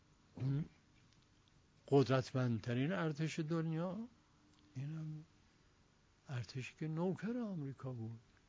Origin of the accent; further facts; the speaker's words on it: Iran; وطنم ایرانه